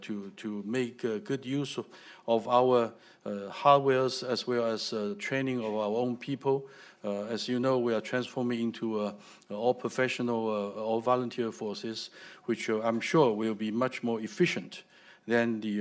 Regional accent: Taiwan; English is a second language; unlike when we grew up in Taiwan, the classroom is very strict

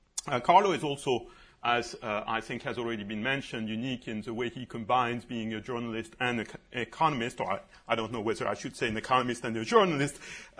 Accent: France; remark as a Frenchman that was mentioned. By the way, I echo Fiona's reference to the tragedy in my home country today.

